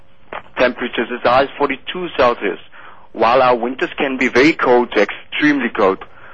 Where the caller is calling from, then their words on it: Steinkopf, Northern Cape, South Africa